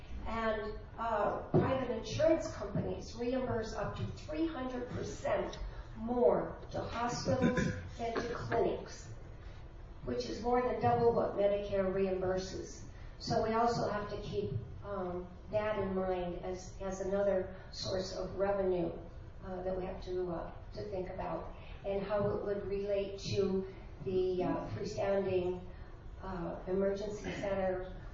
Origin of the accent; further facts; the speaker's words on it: Pinedale, Wyoming, United States; from Pinedale.